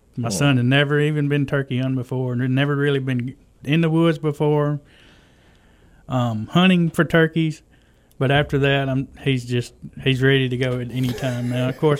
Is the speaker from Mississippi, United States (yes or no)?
yes; Brookhaven, Mississippi, United States; Yeah, so I'm from Brookhaven. I've been here all my life. I'm out live out at Lloyd Starr. Graduated Lloyd Starr. Pretty much been in Brookhaven all my life.